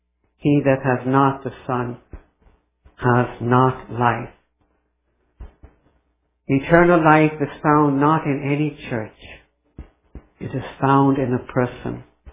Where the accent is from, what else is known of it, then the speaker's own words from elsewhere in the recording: Dublin, Leinster, Ireland; born there; And so, as Irish men and Irish women, and I speak as an Irish man born in Dublin, Ireland, we have to be conscious of our heritage in Patrick.